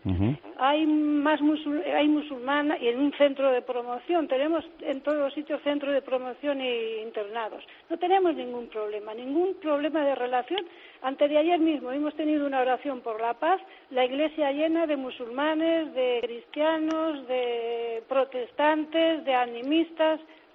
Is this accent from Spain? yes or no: yes; Spain; also born or lived in Italy; yo estaba en Italia, ni aunque soy española, pero yo estaba trabajando en Italia, he estado casi 30 años trabajando con la inmigración, yo estaba feliz allí, pero me necesitaban aquí y aquí me vine.